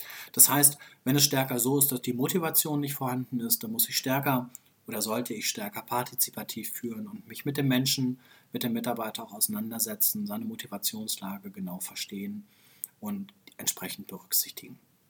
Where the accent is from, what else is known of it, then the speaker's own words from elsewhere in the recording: Hanover, Lower Saxony, Germany; In Hannover, wo ich herkomme, gibt es noch so ein altes Kino aus den 70er Jahren.